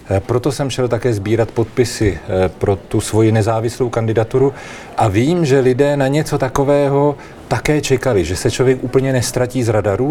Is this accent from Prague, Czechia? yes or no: yes; Prague, Czechia; Já jsem Pražák. A já jsem Pražák od narození, můžu vám říct adresy, na kterých jsem bydlel